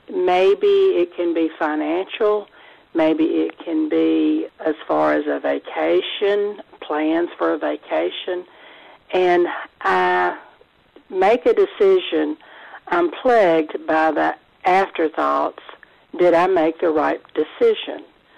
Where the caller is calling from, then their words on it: Mobile, Alabama, United States; I'm calling from Mobile, Alabama.